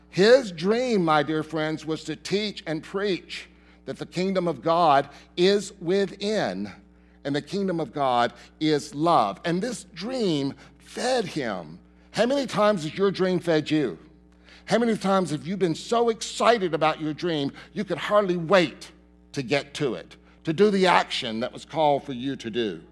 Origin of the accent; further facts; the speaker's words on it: the South, United States; Many of you might have lived through the civil rights in the 50s and the 60s. I did, growing up in the South.